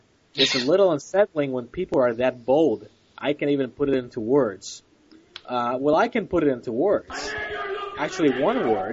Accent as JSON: {"language": "English", "country": "Puerto Rico", "tie": "born or raised there", "said": "where I grew up in Puerto Rico, it's a quote-unquote multiracial society"}